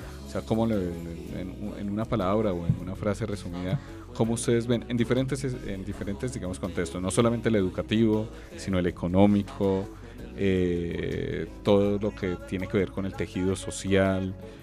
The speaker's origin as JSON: {"language": "Spanish", "town": "Facatativá", "region": "Cundinamarca", "country": "Colombia", "said": "yo soy de Facatativá"}